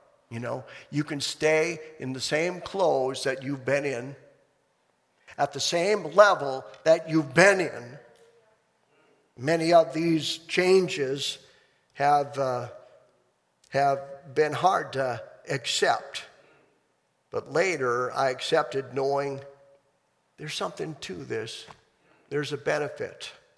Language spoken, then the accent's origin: English; Enugu, Enugu State, Nigeria; And I said, "Nigeria." And he said, "Where in Nigeria?" And I said, "Enugu."